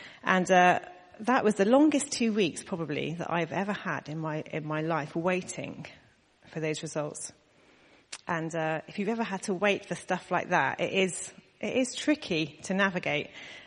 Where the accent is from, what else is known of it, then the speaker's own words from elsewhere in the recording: Barnstaple, South West England, United Kingdom; also born or lived in Bognor Regis / Brighton / Birmingham / Bristol; No. I'm a Devon girl, but I have lived in various other places, all beginning with B. Born in Barnstable, North Devon. Lived in Bognor Regis, moved to Brighton, Birmingham, and Bristol.